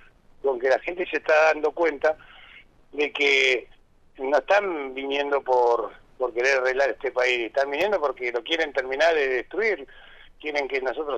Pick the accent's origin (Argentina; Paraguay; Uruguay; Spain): Argentina